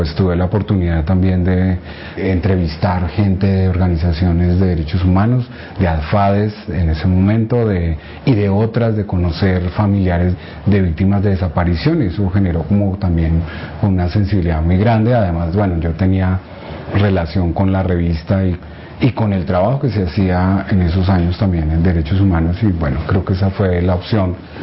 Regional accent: Bogotá, Colombia; Vivimos en el barrio Galán de Bogotá desde 1960, ellos se asentaron en el barrio Galán. Yo ya nací en el Galán

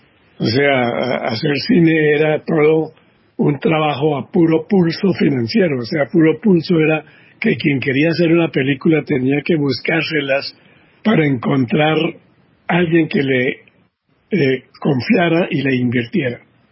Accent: Colombia; also born or lived in United States; yo llegué a Colombia, regresé de Estados Unidos

